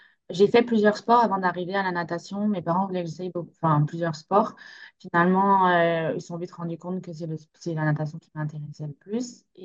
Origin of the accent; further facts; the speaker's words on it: France; now in Montreal, Canada; Alors, je viens de France, donc j'ai grandi en France. Je suis à Montréal juste depuis 2018.